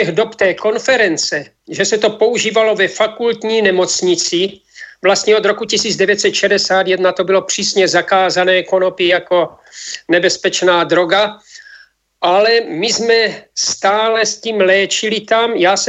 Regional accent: Olomouc, Olomouc Region, Czechia; jsem z Olomouce, kde jsem 20 let, vystudoval jsem analytickou chemii

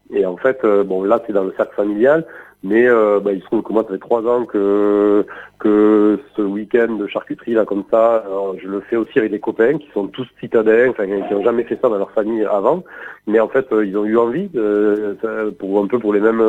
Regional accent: Toulouse, Occitanie, France; je suis toulousain et j'ai quitté ma campagne pour vivre à la ville

